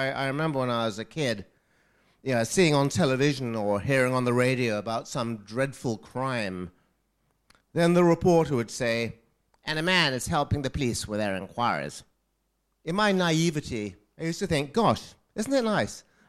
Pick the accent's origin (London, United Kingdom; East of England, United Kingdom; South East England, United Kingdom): South East England, United Kingdom; Brighton; when I was a child growing up in Brighton in the 50s and 60s, it was a rather seedy, tatty place.